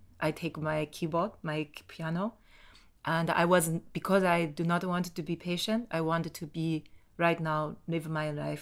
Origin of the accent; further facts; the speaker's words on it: Tokyo, Japan; English is a second language; I have difficult story about I come from Japan, from Tokyo, but I feel like not like you.